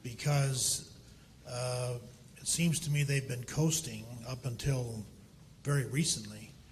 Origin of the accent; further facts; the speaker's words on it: Morris, New York, United States; I'm from Morris, New York.